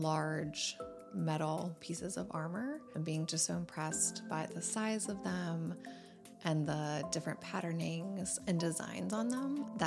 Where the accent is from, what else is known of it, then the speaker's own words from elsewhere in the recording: Baltimore, Maryland, United States; And so I grew up in Baltimore and actually went to elementary school about three blocks from the Walters.